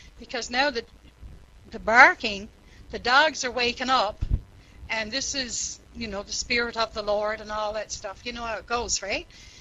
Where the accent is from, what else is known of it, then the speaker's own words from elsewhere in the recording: East Coast, United States; And I'm from the East Coast too and I talk really, really fast.